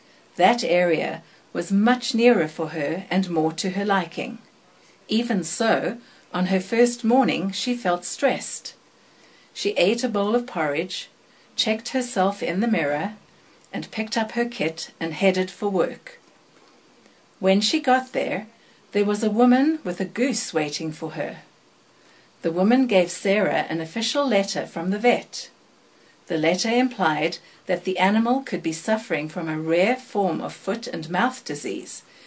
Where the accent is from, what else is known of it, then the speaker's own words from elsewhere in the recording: South Africa; moved away; also born or lived in London; I was born in South Africa. I was raised there. I left there in 1988.